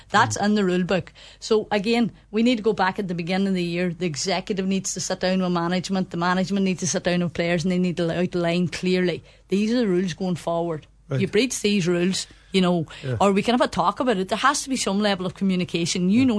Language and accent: English; Termon, County Donegal, Ireland; take me out of the equation, take Tierman out of the equation, take the fact that I'm from Tierman out of the equation.